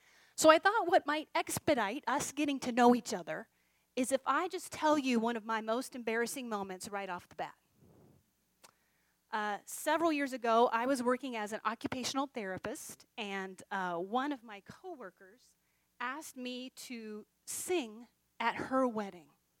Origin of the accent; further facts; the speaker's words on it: Kansas, United States; I'm 45 years old. I grew up in Kansas.